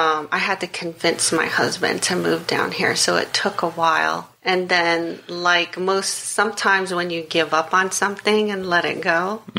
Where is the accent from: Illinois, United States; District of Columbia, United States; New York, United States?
New York, United States; And as a New Yorker, that doesn't make any sense.